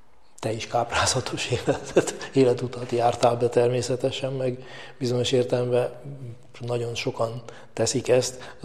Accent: Budapest, Hungary; born there; Én Budapesten születtem

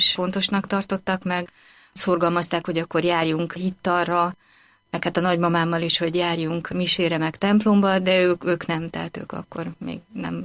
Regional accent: Pest, Hungary; Budapest az nem volt nekem annyira újdonság, mert ahol felnőttem, az elég közel fekszik Budapesthez, tehát elég gyakran jártunk ide, na de az azért mégiscsak más, hogyha az ember itt lakik.

